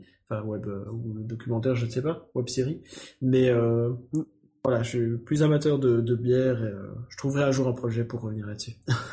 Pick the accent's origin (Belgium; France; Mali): Belgium; born there; Bah, je suis né en Belgique, je vis en Belgique